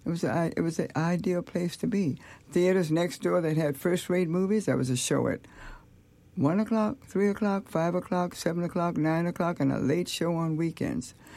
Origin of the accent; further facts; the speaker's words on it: Virginia, United States; now in Washington, United States; And I came from Virginia to live in Washington, D.C., and to find a job.